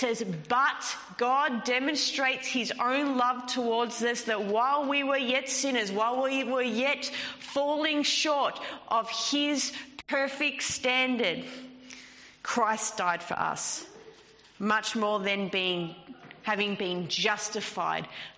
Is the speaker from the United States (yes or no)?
no; Australia; accent: broad Australian; I'm probably butchering that with my broad Australian accent there